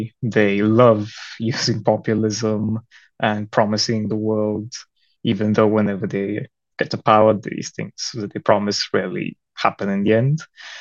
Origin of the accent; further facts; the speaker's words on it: Bulgaria; also born or lived in United Kingdom; I'm from Bulgaria originally, and I graduated a bachelor's in international relations in the UK. After which I came back to Bulgaria to work as a consultant in the international cooperation sector.